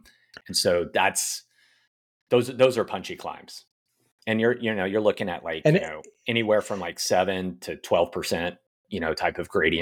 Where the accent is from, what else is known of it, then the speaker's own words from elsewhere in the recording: Kansas City, Missouri, United States; growing up in Kansas City and racing across Kansas and Missouri and Oklahoma, I mean, I was used to it.